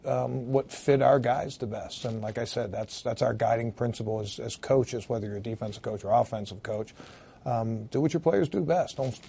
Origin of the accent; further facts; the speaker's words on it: Baltimore, Maryland, United States; I grew up in Baltimore. I've worked in some blue-collar towns.